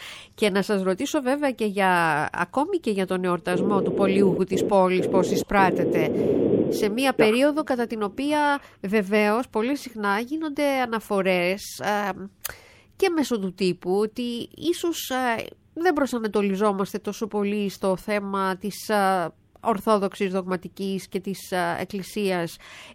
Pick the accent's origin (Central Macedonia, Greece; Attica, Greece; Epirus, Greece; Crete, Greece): Central Macedonia, Greece; Thessaloniki; εγώ ως Θεσσαλονικιά